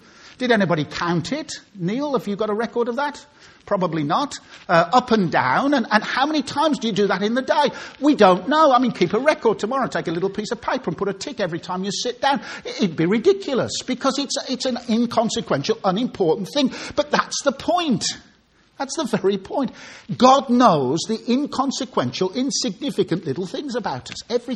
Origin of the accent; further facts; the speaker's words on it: Birmingham, West Midlands, United Kingdom; When I was a little boy growing up in Birmingham, I invented a great game that my mates and I used to love playing.